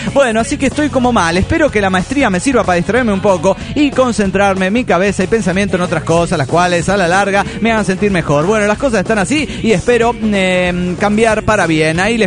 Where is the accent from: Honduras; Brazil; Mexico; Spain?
Mexico; Morelia, Michoacán; Hola, soy … de Morelia, Michoacán, México.